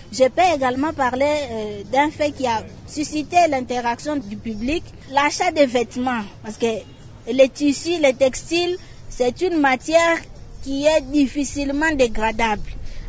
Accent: DR Congo; Chez nous, en RDC

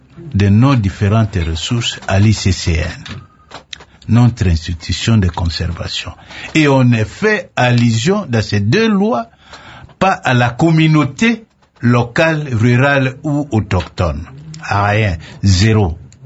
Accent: Lomé, Maritime, Togo; moi je viens de la région de Lomé, là, le cœur de ce pays.

